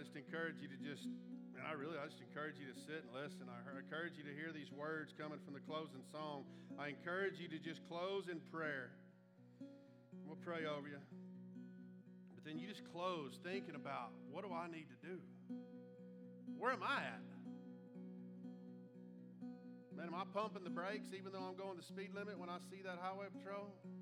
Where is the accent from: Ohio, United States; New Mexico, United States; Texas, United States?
Texas, United States; Sea City; we were in Abilene, and I grew up in Sea City